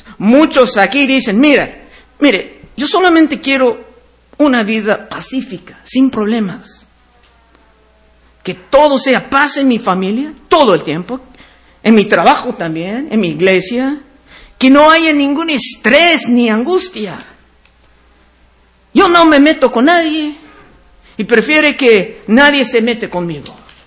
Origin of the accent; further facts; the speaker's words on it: California, United States; Cuando yo crecí cerca de Rancho Cucamonga, antes había muchas viñas ahí